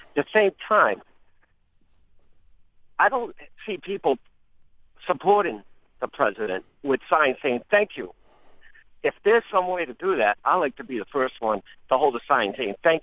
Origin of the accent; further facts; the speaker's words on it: United States; I'm an American citizen